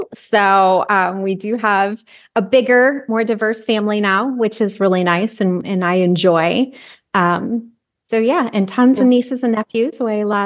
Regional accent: Michigan, United States; I grew up in Mid, Michigan. So very much a middle class, I used to think incredibly boring family.

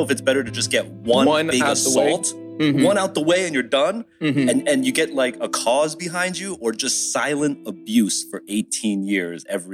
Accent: New Jersey, United States; growing up in Jersey

